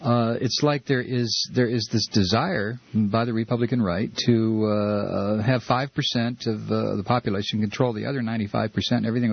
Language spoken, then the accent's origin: English; Toledo, Ohio, United States; There's several around my hometown, Toledo, Ohio.